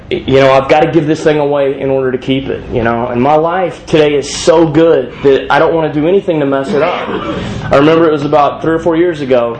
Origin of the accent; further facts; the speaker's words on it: Texas, United States; You know, because I grew up in Texas, you know, and, you know, I had a Jeep.